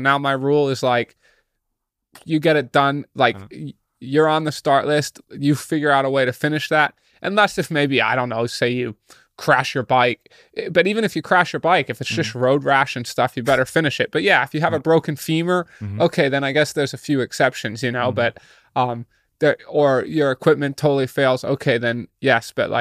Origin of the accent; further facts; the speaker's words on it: United States; we have to remember I'm American, so it's a 9-hour time change. So it's 3:10 in the morning back home.